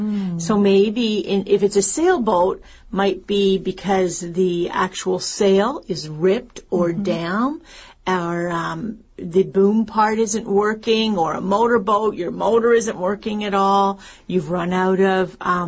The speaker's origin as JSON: {"language": "English", "country": "Canada", "said": "of course, I'm Canadian, so canoe, definitely."}